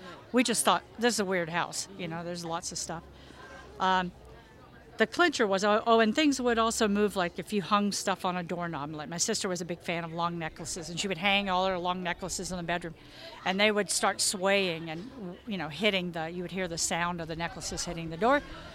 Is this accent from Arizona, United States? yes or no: yes; Apache Junction, Arizona, United States; also born or lived in South Carolina; I'm from Apache Junction, Arizona. So probably about 30 years ago, I lived in South Carolina